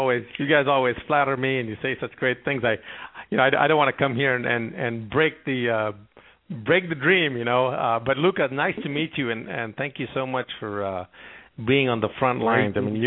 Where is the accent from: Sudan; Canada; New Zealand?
Sudan; also born or lived in Ghana / Yemen; now in United States; I was born in Ghana in Africa, and I grew up in Sudan and Yemen, and my parents are from India originally, and so I'm an immigrant to the United States, an immigrant to this great land.